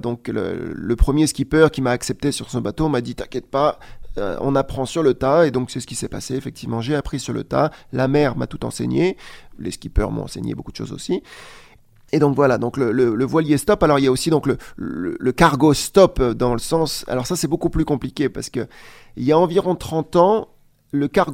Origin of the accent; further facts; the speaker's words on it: Strasbourg, Grand Est, France; mais je suis bien de Strasbourg